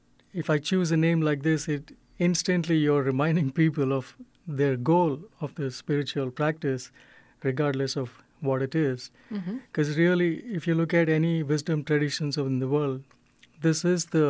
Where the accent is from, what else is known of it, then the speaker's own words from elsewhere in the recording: India; now in United States; So as an Indian who has grown up in such a rich culture, this was a very sad fact of life in America.